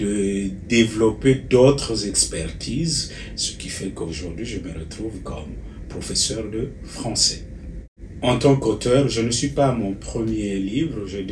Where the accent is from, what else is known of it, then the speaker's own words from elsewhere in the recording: Republic of the Congo; moved away as an adult; also born or lived in France; now in Winnipeg, Canada; donc ça fait 11 ans que je suis au Canada. Je suis originaire de la République du Congo. Mais avant d'arriver au Canada, j'ai séjourné en France où j'ai parfait mes études universitaires